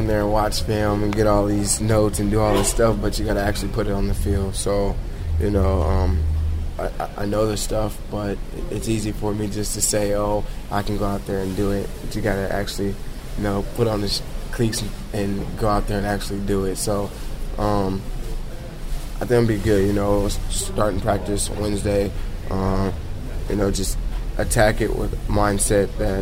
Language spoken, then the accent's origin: English; Dallas, Texas, United States; You know, I'm from Dallas. All my family's going to be here.